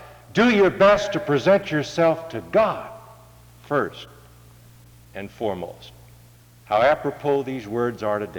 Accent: St. Louis, Missouri, United States; When your speaker was growing up in St. Louis, Missouri, it seems to me there were two extremes.

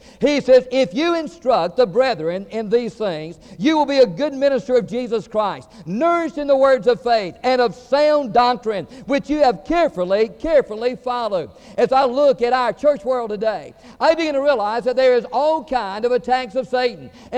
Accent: Georgia, United States; also born or lived in Florida; And I was born in Florida. I was raised in Georgia, but I talk like I'm from New York City, all right?

